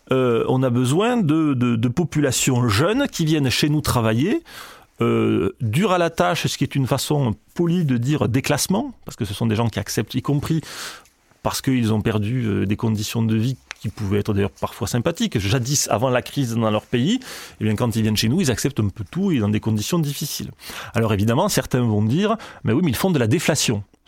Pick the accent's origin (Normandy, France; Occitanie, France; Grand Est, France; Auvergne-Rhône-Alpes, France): Occitanie, France; Albi; moved away as an adult; now in Paris, France; moi je suis d'Albi dans le Tarn, et je n'attendais qu'une chose, après le bac, pouvoir me barrer